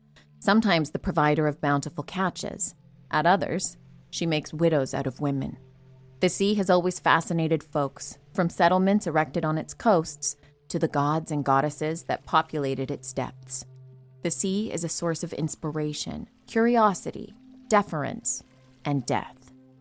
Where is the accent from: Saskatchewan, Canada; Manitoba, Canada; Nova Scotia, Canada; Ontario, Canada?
Nova Scotia, Canada; I am originally from Nova Scotia